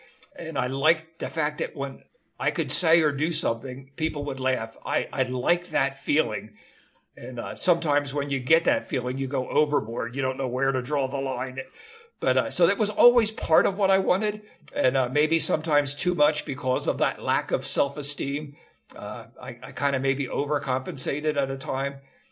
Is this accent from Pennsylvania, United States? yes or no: yes; Chester, Pennsylvania, United States; grew up in my hometown of Chester, Pennsylvania.